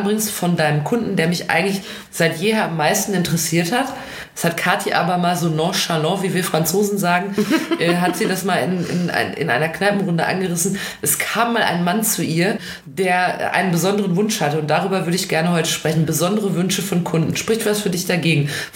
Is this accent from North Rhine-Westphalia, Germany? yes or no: yes; North Rhine-Westphalia, Germany; Ich komme ja aus dem Ruhrgebiet.